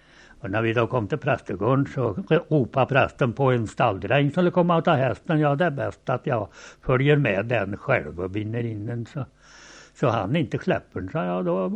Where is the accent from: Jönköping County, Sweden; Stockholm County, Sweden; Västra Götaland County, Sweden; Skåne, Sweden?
Skåne, Sweden; Önnarp; då talade jag om var jag var ifrån och att jag är ifrån Önnarp